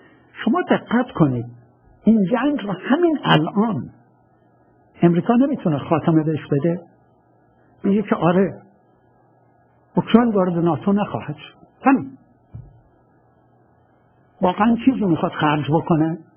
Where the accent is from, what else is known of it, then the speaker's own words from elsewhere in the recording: Iran; now in Moscow, Russia; من خودم ایرانی هستم که شهروند روسیه شدم. سالهاست که در مسکو زندگی میکنم